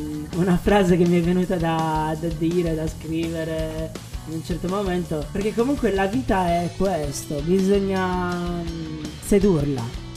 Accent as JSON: {"language": "Italian", "region": "Sardinia", "country": "Italy", "said": "io sono sardo"}